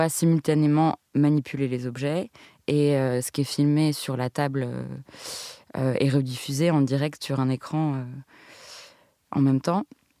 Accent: France; en tant que Française, j'apprenais une partie un peu sombre de l'histoire française

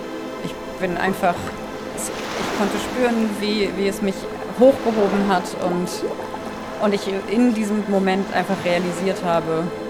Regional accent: Hamburg, Germany; Also ich bin groß geworden in St. Pauli und also ne, so Schanze.

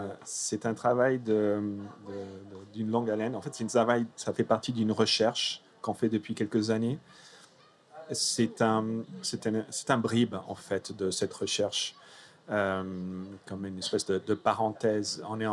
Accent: Italy; French is a second language; Moi, je suis italien.

